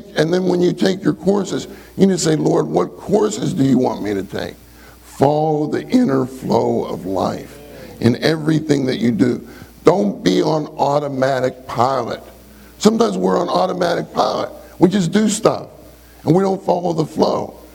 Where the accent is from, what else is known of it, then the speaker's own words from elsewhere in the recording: Pittsburgh, Pennsylvania, United States; You know, we didn't have bottled water when I grew up. I grew up in Pittsburgh.